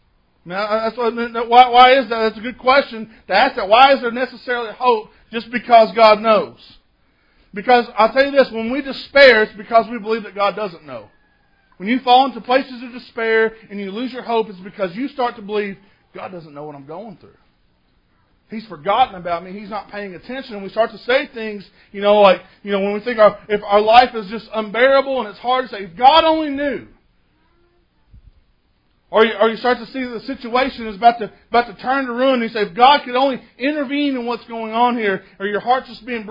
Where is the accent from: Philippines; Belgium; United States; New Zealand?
United States; Morehead, Kentucky; Where I grew up in Moorhead, there's a lake there called Cave Run Lake.